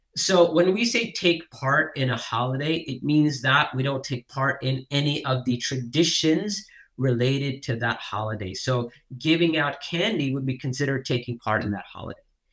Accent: United States; American culture, being an American myself, I can say this, American culture is exported, right?

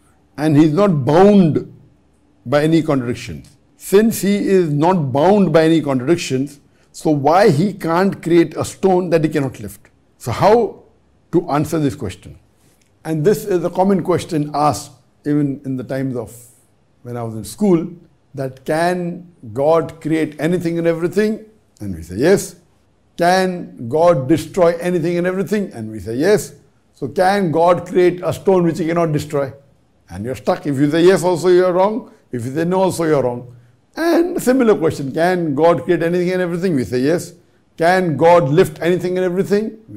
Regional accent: Bangladesh; English is a second language; I'm a student from Bangladesh.

